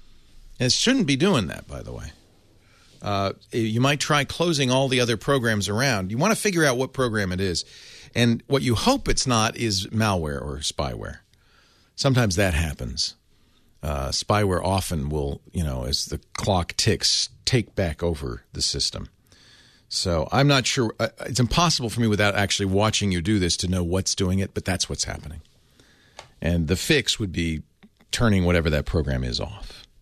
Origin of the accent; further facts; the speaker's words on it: Providence, Rhode Island, United States; You know, it makes me mad because I grew up in Providence and never snowed.